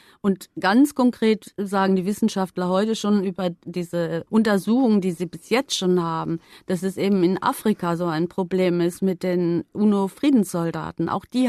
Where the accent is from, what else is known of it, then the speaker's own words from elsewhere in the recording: Upper Austria, Austria; born there; wo ich geboren bin, in Oberösterreich.